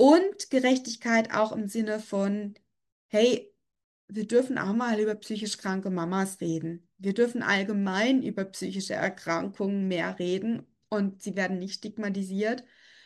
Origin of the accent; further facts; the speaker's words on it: Switzerland; Ich komme ja aus der Schweiz und ich höre aus der Schweiz zu.